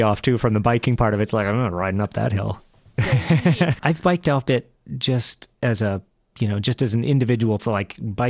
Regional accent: Northfield, Minnesota, United States; You know, I grew up in Northfield and I had never been over to this part of the state.

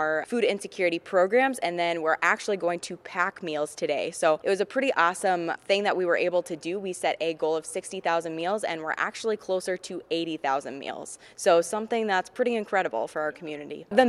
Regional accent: Grand Rapids, Minnesota, United States; I'm originally from Grand Rapids, Minnesota. I hail from the Grand Rapids FFA chapter

